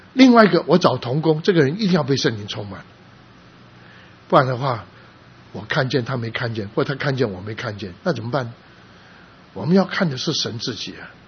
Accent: San Francisco, California, United States; 他不知道我是从旧金山来的

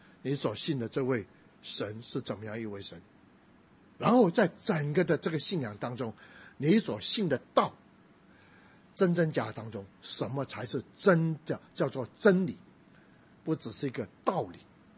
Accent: Guangdong, China; also born or lived in Hong Kong / Taiwan; 所以要把我偷渡，把他送回香港，因为我是广东人。

